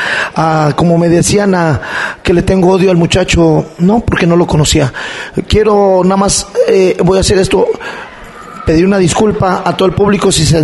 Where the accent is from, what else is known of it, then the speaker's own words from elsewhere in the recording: Mexico; yo también soy mexicano. Yo también tengo por qué defender esa bandera.